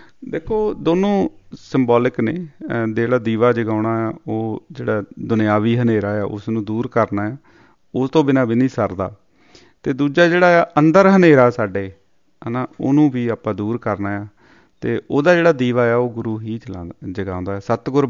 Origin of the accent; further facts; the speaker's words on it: Bhai Rupa, Punjab, India; ਕਹਿੰਦੇ ਗੁਰੂ ਹਰਗੋਬਿੰਦ ਸਾਹਿਬ ਜੀ ਨੇ ਸਾਡਾ ਪਿੰਡ ਵਸਾਇਆ ਸੀ ਭਾਈ ਰੂਪਾ।